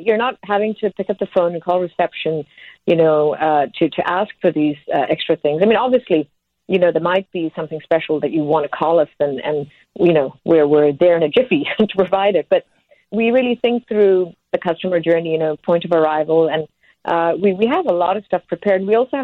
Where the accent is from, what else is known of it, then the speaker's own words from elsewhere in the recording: Singapore; now in Portugal; My husband is Swiss. I'm originally Singaporean. And, you know, we call Portugal home now.